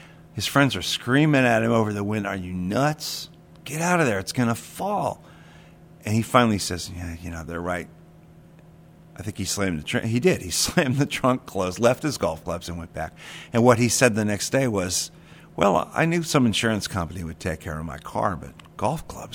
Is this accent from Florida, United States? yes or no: yes; St. Petersburg, Florida, United States; also born or lived in Savannah; I think that's because I'm from St. Pete, and I was here the day that it happened.